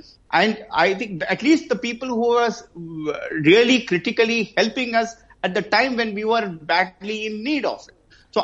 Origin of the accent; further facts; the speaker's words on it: India; I think we all as an Indian should be proud of.